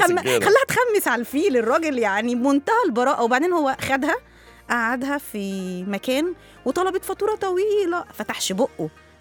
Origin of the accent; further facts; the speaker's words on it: Egypt; هي التراويح عند كل الدنيا، بس عندنا في مصر حاجة تانية